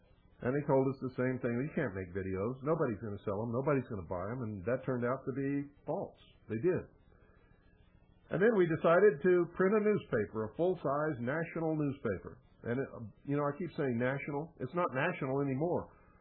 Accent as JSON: {"language": "English", "country": "United States", "said": "I'm the same as you. I'm just an American who cares and got fed up, and I drew the line."}